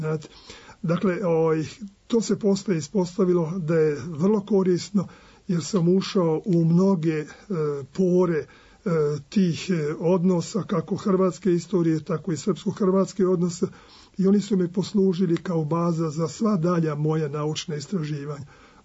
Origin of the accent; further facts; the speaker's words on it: Vojvodina, Serbia; Ja sam kao Vojvođanin hteo da uzmem nešto iz nacionalne istorije Srba iz Ugarske.